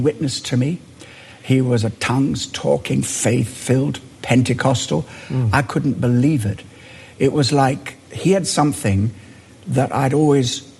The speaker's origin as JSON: {"language": "English", "country": "Kenya", "tie": "born or raised there", "also_born_or_lived": "Australia", "said": "That means I'm British, but I'm not English."}